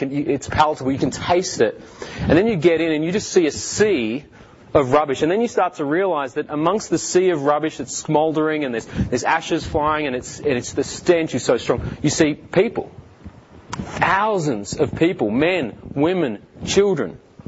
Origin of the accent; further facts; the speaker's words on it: Melbourne, Victoria, Australia; I am from Melbourne. I grew up in Melbourne. I'm married. I've been married about 10 years.